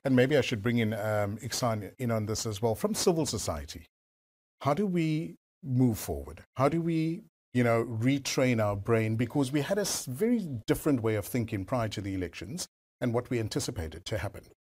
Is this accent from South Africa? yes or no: yes; South Africa; how we as South African Muslims cope with the current situation